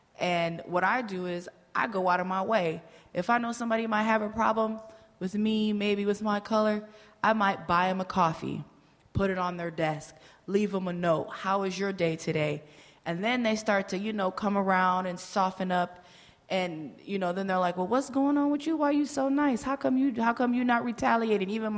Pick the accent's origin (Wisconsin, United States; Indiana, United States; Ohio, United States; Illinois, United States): Illinois, United States; Naperville; I was also had your experience of growing up where I was raised in Naperville, which is where I was the only black girl in my class until I was, what, sixth grade?